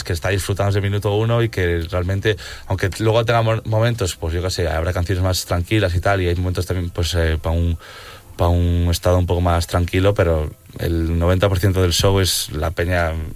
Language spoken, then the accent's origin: Spanish; Ponferrada, Castile and León, Spain; En Ponce sí, porque yo soy de Ponferrada, pero en León no.